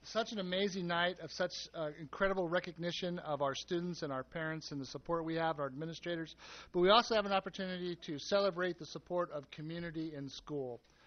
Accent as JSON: {"language": "English", "town": "West Covina", "region": "California", "country": "United States", "said": "I'm from West Covina"}